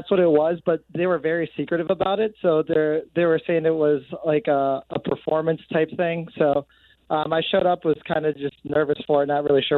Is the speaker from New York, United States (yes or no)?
no; Chicago, Illinois, United States; And she invited me to do an event in Chicago because she heard I was from Chicago.